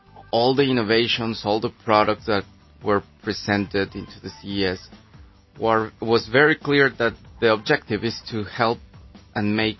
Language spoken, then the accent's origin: English; Mexico City, Mexico; Yeah, I used to work in a radio station back in the days in Mexico City. I'm from Mexico.